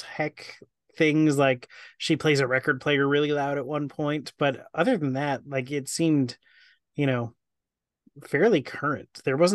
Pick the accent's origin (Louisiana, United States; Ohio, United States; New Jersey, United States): New Jersey, United States; And as we know, because I bring it up all the time, I'm from New Jersey.